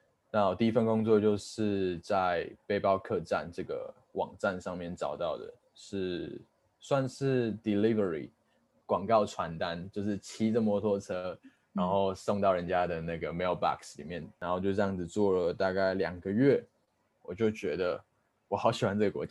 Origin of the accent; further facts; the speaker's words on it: Kaohsiung, Taiwan; now in Brisbane, Australia; 我现在人在 Brisbane， 然后我是台湾人，就是在台湾长大，高雄人，我是台湾最后一届的义务役一年兵